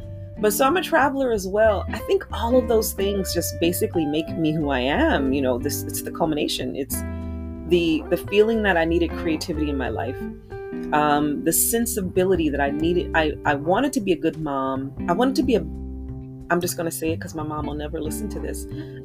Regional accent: Kalamazoo, Michigan, United States; moved away as an adult; So I am from Kalamazoo, Michigan, born and raised. I moved to Los Angeles when I was 18. Literally probably on the wind, you know, trying to get out of Kalamazoo because it was such a small town.

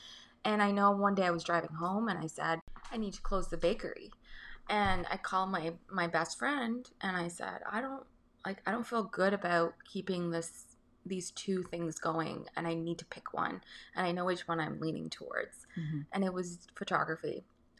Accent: Barbados; So I grew up in Barbados

